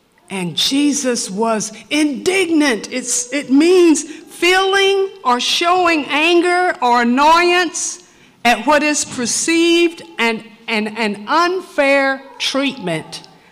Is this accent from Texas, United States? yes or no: no; Knoxville, Tennessee, United States; born there; I knew that even though I was born in Knoxville Colored Hospital, I knew a God who cared much more about me than society did.